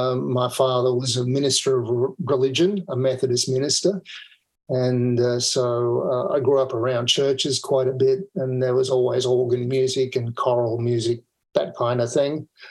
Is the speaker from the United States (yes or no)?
no; Queensland, Australia; also born or lived in Perth; now in Sydney, Australia; I was actually born in Perth on the other side of the country. But I grew up in Queensland, which is sort of north of here, 600 miles north of Sydney.